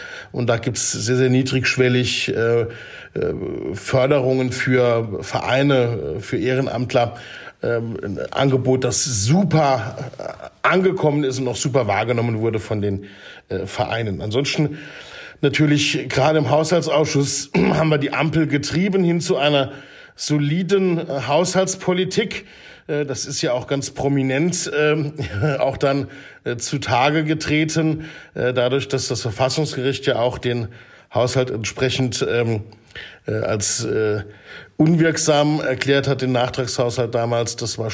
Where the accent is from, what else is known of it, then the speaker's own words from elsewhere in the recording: Homburg, Saarland, Germany; in meinem Heimatort in Homburg-Erbach. Ich bin aufgewachsen in Blexbach und Homburg, habe am Safalds-Gymnasium in Homburg mein Abitur gemacht, habe dann Wehrdienst geleistet in Germersheim und in Trier und dann an der Uni in Saarbrücken BWL und Informatik studiert.